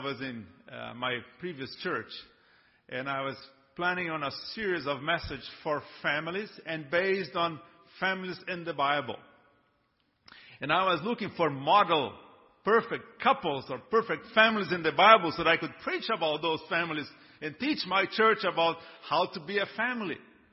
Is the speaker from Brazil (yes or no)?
yes; Brazil; English is a second language; now in United States; I'm from Brazil, as you will perceive pretty soon.